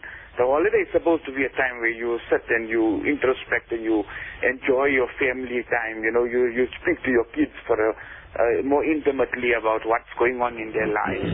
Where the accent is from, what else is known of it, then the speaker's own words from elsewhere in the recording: Gauteng, South Africa; I think what happens to us is because we come from Gauteng